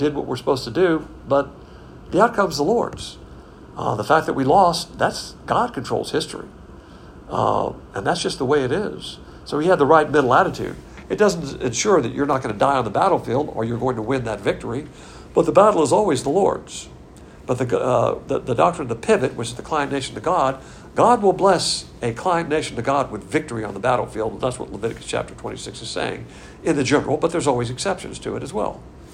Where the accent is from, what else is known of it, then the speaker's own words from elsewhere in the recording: the South, United States; I am a Southerner.